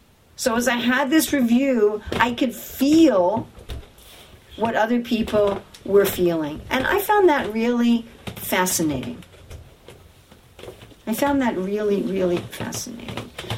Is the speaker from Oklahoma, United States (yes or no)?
no; New York, United States; I'm from New York, so I think New York is the center.